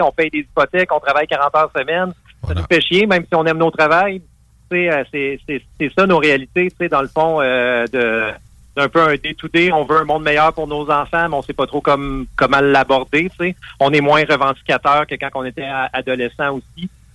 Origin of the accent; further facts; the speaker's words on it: Quebec, Canada; moved away as an adult; now in Montréal, Canada; On vient tous de la BTB.